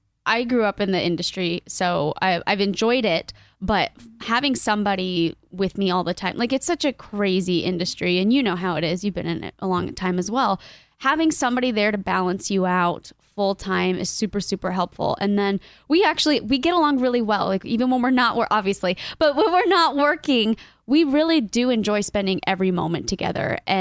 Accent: Ocala, Florida, United States; also born or lived in Miami; So I grew up in Florida, so we would just fish off the dock

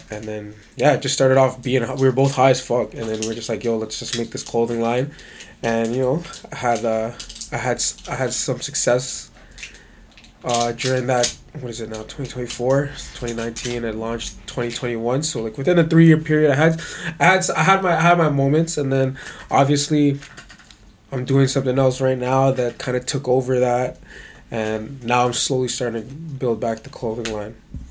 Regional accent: North York, Ontario, Canada; So, I grew up in North York area.

